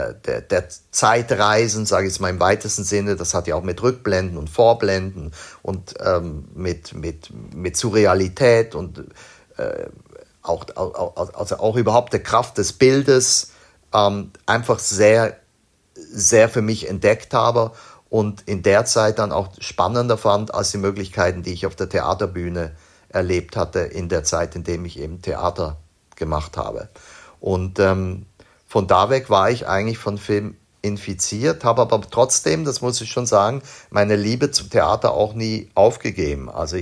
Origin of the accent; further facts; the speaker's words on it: Basel, Basel-Stadt, Switzerland; ich bin ja in Basel aufgewachsen